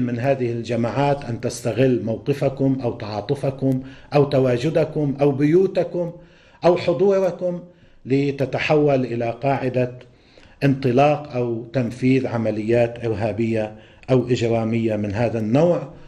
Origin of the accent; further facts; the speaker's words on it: Lebanon; ولا الضيوف عندنا في لبنان من فلسطينيين وسوريين وغيرهم